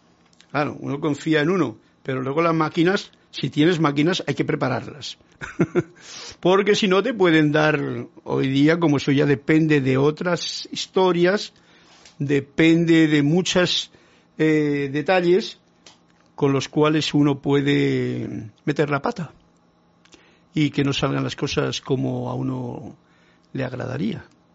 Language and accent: Spanish; San Carlos, Maldonado, Uruguay; de San Carlos, Uruguay.